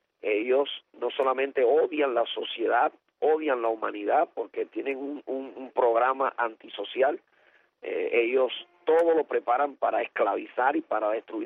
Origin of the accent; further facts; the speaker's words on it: Cuba; que yo voy a enfrentar cargo de desobediencia y que eso en mi país significa prisión. Entonces, no es nuevo para los pastores que estamos en Cuba